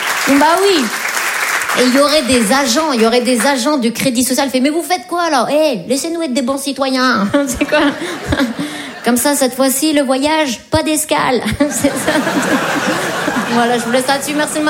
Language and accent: French; France; Parce qu'on est français, voilà, c'est pour ça.